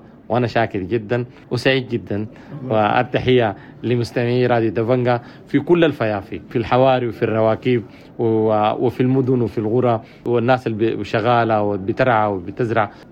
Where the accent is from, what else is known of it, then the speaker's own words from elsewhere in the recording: Sudan; ونتجاوز مراراتنا ونضم لبعض كسودانيين ونطلع من مسألة العنصرية والسخافات اللي كان بتحصل